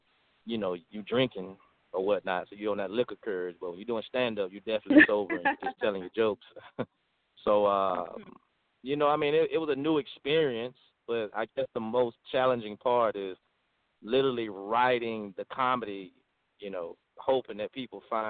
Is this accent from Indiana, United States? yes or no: no; Jacksonville, Florida, United States; So being a hustler that I was raised in Jacksonville to be, I ended up turning it into a stage play.